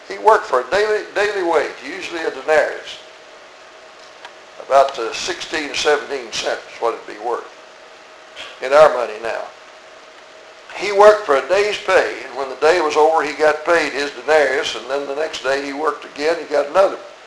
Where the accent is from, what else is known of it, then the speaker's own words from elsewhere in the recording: Virginia, United States; I grew up in Virginia, and I lived in the country, and we raised our own meat.